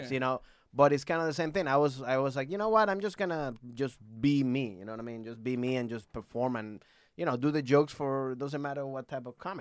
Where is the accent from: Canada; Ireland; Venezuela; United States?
Venezuela; like, hey, what's up, guys? I'm from Venezuela.